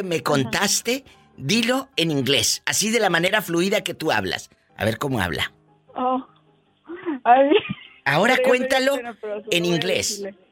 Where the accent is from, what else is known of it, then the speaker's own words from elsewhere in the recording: Mexico; Y luego tomaban lista allá en México, por ejemplo, en mi tierra.